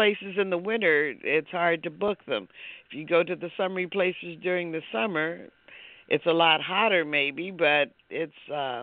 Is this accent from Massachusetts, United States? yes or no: no; Los Angeles, California, United States; I was born and raised in Los Angeles. I don't believe in white Christmases. I'm used to green Christmases.